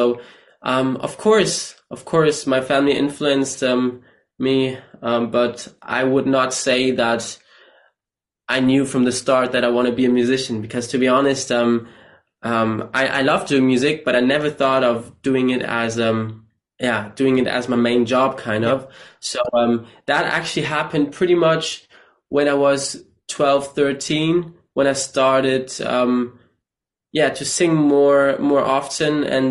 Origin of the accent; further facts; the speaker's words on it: Ireland; now in Germany; So currently I'm living in Germany, but I'm actually Irish.